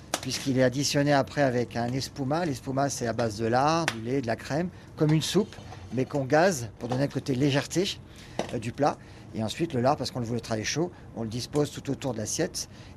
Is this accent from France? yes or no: yes; Hauts-de-France, France; now in Alsace, France; Alors je suis ch'ti à la base, d'adoption alsacienne.